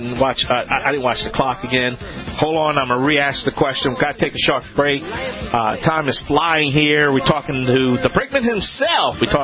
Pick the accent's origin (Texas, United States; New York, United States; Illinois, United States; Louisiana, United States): Louisiana, United States; This is Home Talk USA.